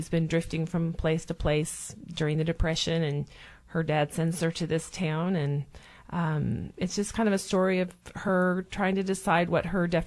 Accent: Kansas, United States; certainly set in my home state of Kansas.

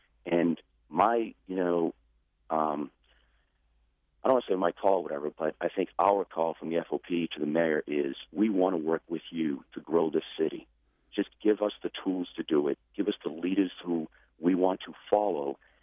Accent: Boston, Massachusetts, United States; now in Baltimore, United States; who have lived in the city since I came down here from Boston.

